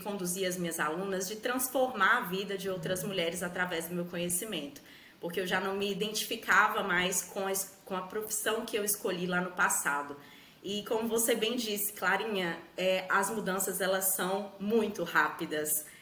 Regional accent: Minas Gerais, Brazil; como a Clara bem disse aí, sou mineira, sou uma rainha baby cheirando a leite de 25 aninhos

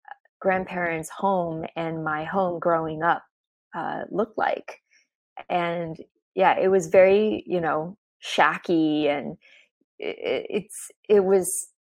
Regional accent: United States; growing up in America gives you a lot of anxiety, period.

